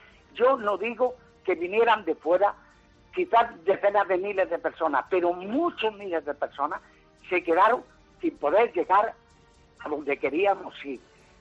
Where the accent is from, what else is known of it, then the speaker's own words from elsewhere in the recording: Catalonia, Spain; somos buenos catalanes y buenos españoles.